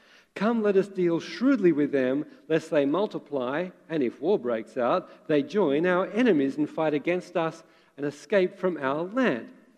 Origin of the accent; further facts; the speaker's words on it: Australia; now in Vancouver, Canada; Now, I'm an Australian, I'm an Aussie, living in Vancouver